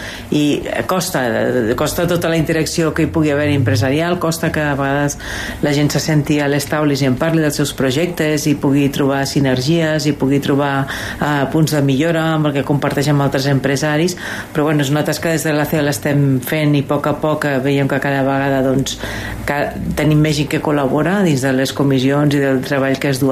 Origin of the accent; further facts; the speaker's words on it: Andorra; quan sortíem a fora a presentar-nos com a empresaris andorrans